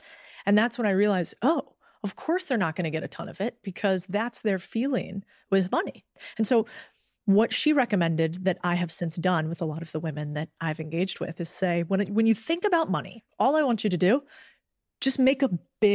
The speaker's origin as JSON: {"language": "English", "town": "Austin", "region": "Texas", "country": "United States", "said": "And I'm from Austin and I kind of like crystals."}